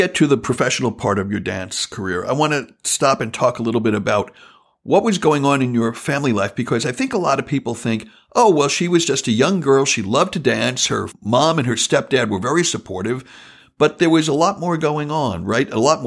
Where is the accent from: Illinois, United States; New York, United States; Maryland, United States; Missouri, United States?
New York, United States; Long Island; moved away as an adult; I went to college at 18 and I moved from Long Island to Boston. And that was like a giant life move.